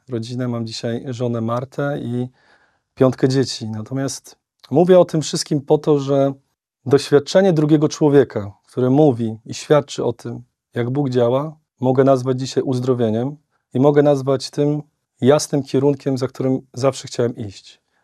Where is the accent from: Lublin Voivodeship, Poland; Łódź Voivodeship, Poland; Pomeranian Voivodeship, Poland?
Pomeranian Voivodeship, Poland; Gdańsk; za mojego dzieciństwa w parafii Podwyższenia Krzyża na Gdańskim Chełmie.